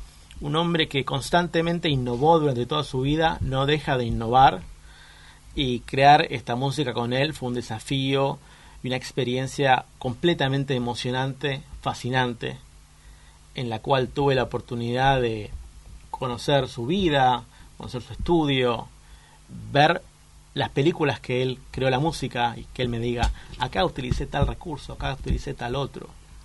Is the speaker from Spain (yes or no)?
no; Argentina; yo soy argentino también.